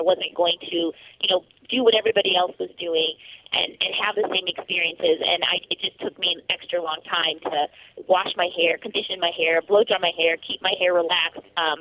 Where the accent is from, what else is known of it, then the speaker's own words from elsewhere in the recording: Milwaukee, Wisconsin, United States; I grew up in Milwaukee, Wisconsin, and my hair was literally, like the rest of me, very much in an assimilation mode.